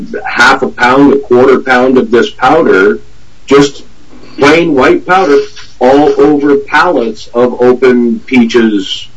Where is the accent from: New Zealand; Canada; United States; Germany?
Canada; Niagara, Ontario; I grew up in Niagara in the food industry.